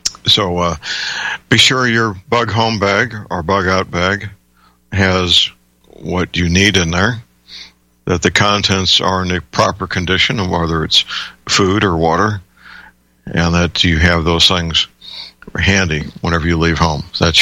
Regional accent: St. Louis, Missouri, United States; That's pretty well documented, even in my hometown, St. Louis.

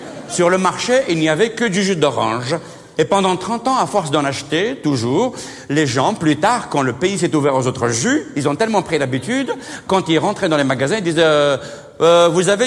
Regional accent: Algeria; Vous savez que chez nous en Algérie, les murs, c'est des centres culturels.

